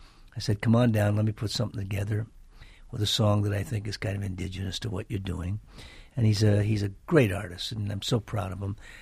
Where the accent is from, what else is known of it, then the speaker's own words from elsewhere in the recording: Canada; I was raised in Canada, as were my father and my mother.